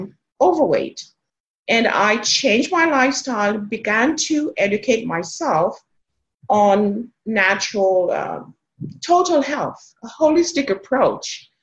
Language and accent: English; Jamaica; now in United States; I live in South Texas, way down south, close to the Mexican border. I am originally from Jamaica.